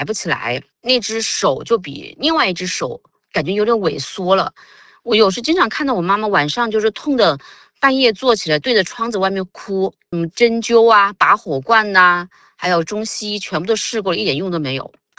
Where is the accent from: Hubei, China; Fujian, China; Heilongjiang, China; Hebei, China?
Hubei, China; Huanggang; now in United States; 我是来自湖北黄冈的，1998年开始修炼法轮功。